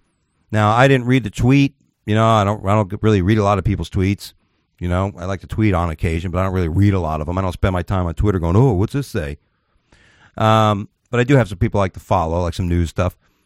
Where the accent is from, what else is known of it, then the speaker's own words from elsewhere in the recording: United States; I don't give a fuck who's doing it, because I'm the American public.